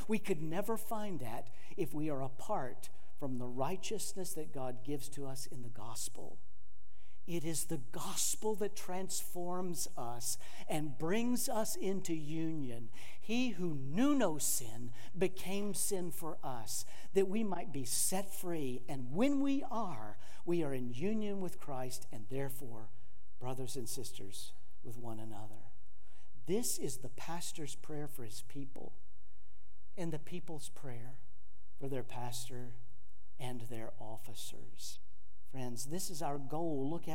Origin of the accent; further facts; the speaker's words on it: Carrollton, Texas, United States; We grew up in Carrollton, so we were very close to where we were coming back home.